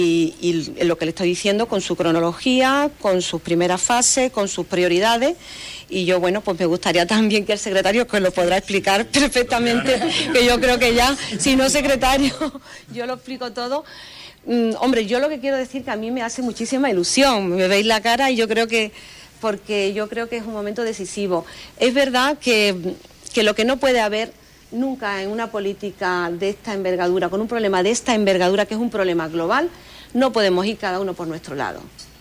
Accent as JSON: {"language": "Spanish", "town": "Huelva", "region": "Andalusia", "country": "Spain", "said": "yo que soy de Huelva y llevo viviendo esto tantísimas décadas"}